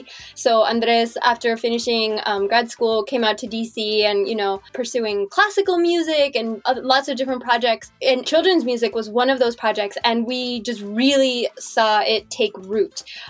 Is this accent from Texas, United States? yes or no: no; Kansas City, Missouri, United States; My parents ended up in Kansas City. So I grew up in Kansas City.